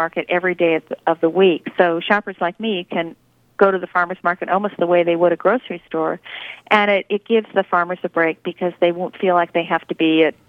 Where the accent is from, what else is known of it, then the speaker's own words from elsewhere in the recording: New Jersey, United States; I grew up in New Jersey, and I remember going to farm stands with my grandmother when I was a young girl